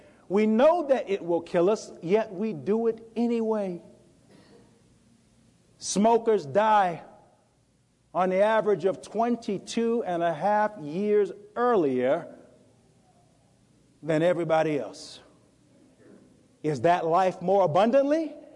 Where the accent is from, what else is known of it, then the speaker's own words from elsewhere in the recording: North Carolina, United States; Many of you know I'm from North Carolina, and their main export used to be tobacco.